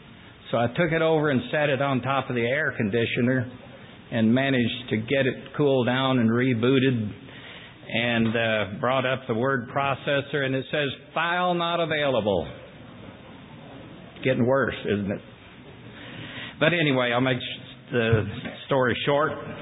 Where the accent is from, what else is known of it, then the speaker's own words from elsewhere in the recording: Appalachia, United States; Of course, we grew up back in the Appalachian Mountains, the foothills of Cumberland Mountains.